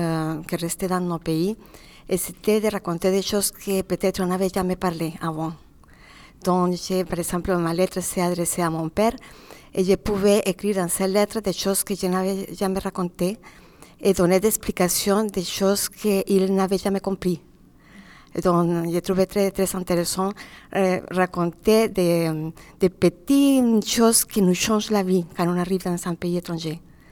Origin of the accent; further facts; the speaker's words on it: Colombia; now in Brest, France; je viens de la Colombie et je suis arrivée aussi par une histoire d'amour ici à Brest, où j'habite depuis 2000 ans.